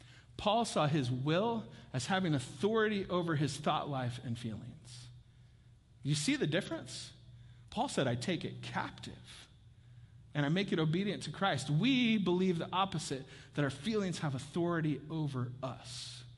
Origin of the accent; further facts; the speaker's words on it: Topeka, Kansas, United States; And I grew up in Topeka, Kansas, which is kind of hilly, like Georgetown.